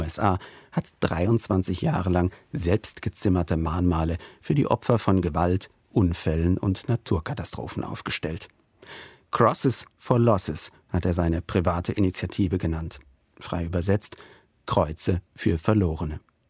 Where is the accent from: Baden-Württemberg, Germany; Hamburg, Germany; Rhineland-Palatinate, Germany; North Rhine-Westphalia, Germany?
Rhineland-Palatinate, Germany; die sich hier in meiner Heimat an den kurvigen Straßen des Pfälzerwaldes gelegentlich finden.